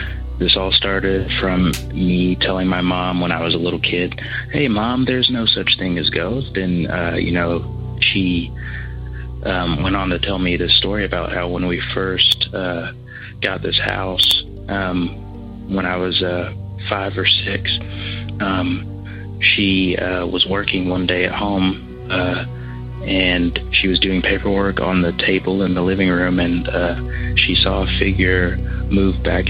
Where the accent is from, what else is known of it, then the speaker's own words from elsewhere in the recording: Georgia, United States; I'm from Georgia.